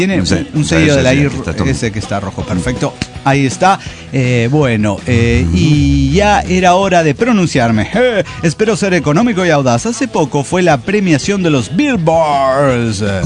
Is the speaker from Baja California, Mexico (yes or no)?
no; Villa Hidalgo, Jalisco, Mexico; después de 5 años de estar aquí, en esta hermosa ciudad, tengo que cargar mis cosas y regresar a mi bello Jalisco. Solo que no a mi pueblo, que es Villa Hidalgo.